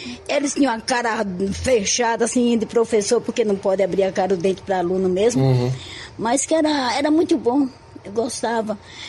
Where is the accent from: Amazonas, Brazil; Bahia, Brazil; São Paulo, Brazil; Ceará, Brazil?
Bahia, Brazil; Várzea Nova; also born or lived in Largo; Eu sou da região de Mundo Novo. Mundo Novo. Mas eu vivo aqui desde a idade de 6 anos e hoje eu já estou com 70 anos.